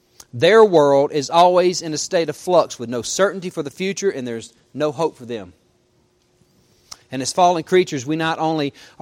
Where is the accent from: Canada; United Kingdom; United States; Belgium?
United States; Mississippi; I know, like, growing up in Mississippi, you could go into one county and buy alcohol